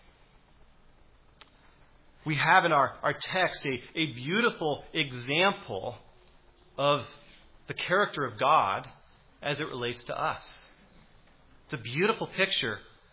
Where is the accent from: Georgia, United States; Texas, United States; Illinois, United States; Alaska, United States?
Alaska, United States; born or raised there